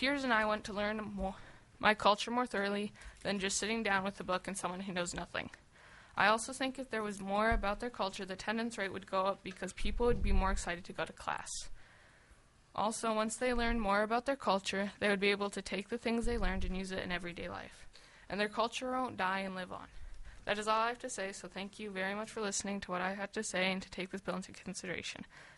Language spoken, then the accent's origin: English; Kotzebue, Alaska, United States; I am from Kotzebue, Alaska, and I am testifying on bill number 210.